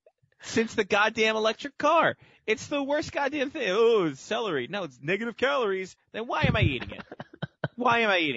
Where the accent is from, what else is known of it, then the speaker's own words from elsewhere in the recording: United States; First off, I'm American.